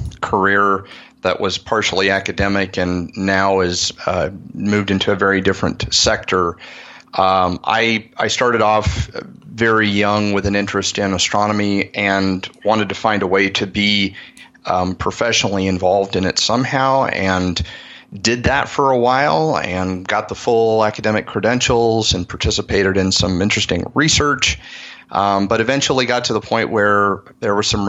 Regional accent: Arizona, United States; I grew up here in Arizona, which is the headquarters of the U.S. National Observatory at a place called Kitt Peak.

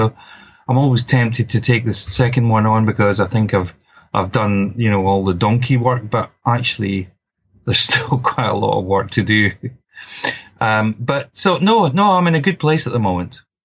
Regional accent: Scotland, United Kingdom; accent: Scottish; moved away as an adult; now in London, United Kingdom; I've been in London for about 30 years, though, but my accent doesn't seem to have been affected at all.

